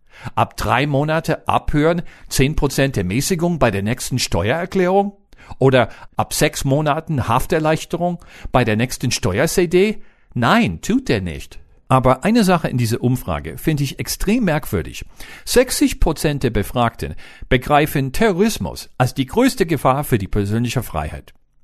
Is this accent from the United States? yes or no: yes; United States; German is a second language; now in Germany; Selbst ich als Amerikaner habe dieses Gefühl.